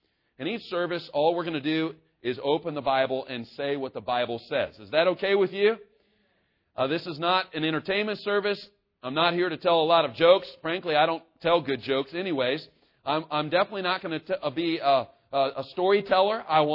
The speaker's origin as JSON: {"language": "English", "town": "Kansas City", "region": "Missouri", "country": "United States", "tie": "born or raised there", "said": "I was driving from South Carolina to my hometown in Kansas City, Missouri."}